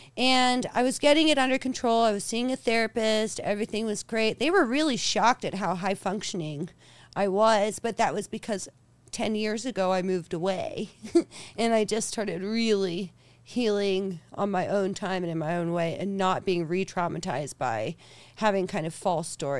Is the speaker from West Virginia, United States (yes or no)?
yes; Darksville, West Virginia, United States; I'm originally from West Virginia.